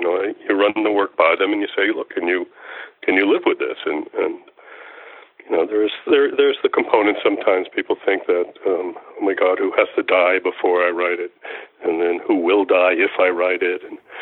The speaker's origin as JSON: {"language": "English", "town": "Brooklyn", "region": "New York", "country": "United States", "said": "I was from Brooklyn or suburbia at most, and then coming out into the heart of the corn"}